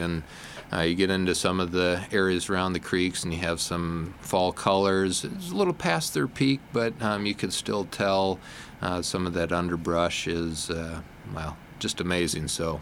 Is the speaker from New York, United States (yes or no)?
no; Wisconsin, United States; I grew up in Wisconsin and grew to love the national forest system